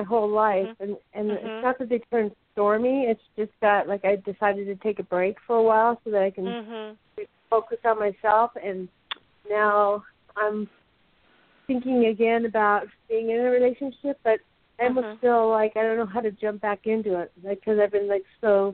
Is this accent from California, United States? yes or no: yes; Los Angeles, California, United States; born there; I was born in Los Angeles, California.